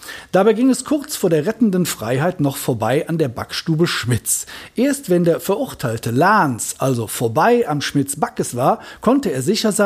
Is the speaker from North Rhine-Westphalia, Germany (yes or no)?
yes; Cologne, North Rhine-Westphalia, Germany; Als Kölner würde ich sagen